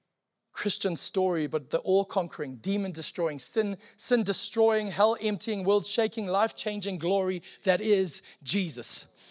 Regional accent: Zimbabwe; Now, I am from Zimbabwe and Zimbabweans, we apologize for apologizing.

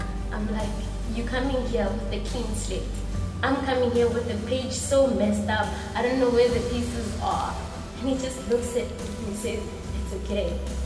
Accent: Mafeking, North West, South Africa; born there; I was born in Mafeking, came to, well, Pretoria, because I got a job, an internship.

